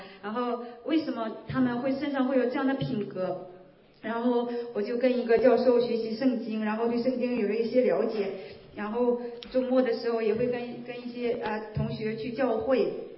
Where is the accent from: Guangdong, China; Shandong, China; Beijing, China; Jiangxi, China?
Shandong, China; 其实我也是在我在山东的农村出生，然后从小我就会被告诉说你没有人可以依靠